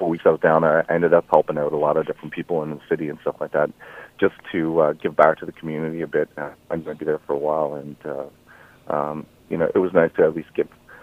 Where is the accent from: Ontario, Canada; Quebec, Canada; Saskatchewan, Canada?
Quebec, Canada; Gatineau; first language fr; English is a second language; also born or lived in Calgary; now in Nashville, United States; I grew up in Ottawa, just actually on the Quebec side, so French was my first language.